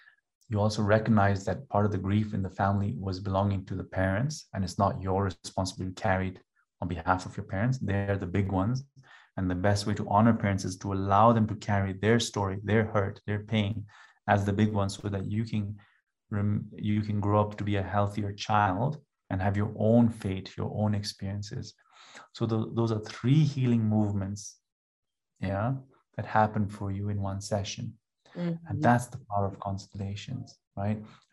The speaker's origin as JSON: {"language": "English", "country": "Kenya", "tie": "born there", "also_born_or_lived": "Canada", "said": "I'm in Kenya. I was born in Kenya."}